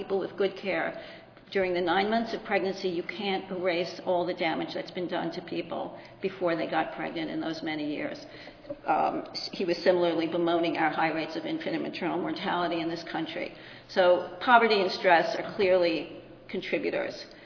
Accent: New York City, New York, United States; I come from New York City. There are lots of hospitals, but in many parts of the country, there aren't.

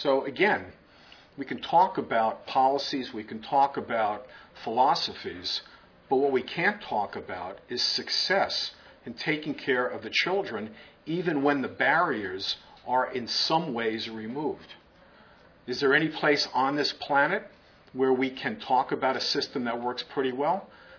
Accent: Massachusetts, United States; Well, I'm from Massachusetts and frankly proud to be.

